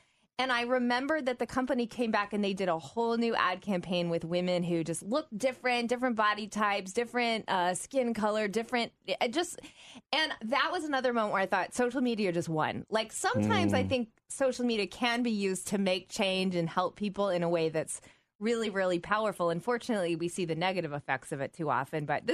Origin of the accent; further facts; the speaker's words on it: the South, United States; Do you know I grew up in the South, so what did we call it?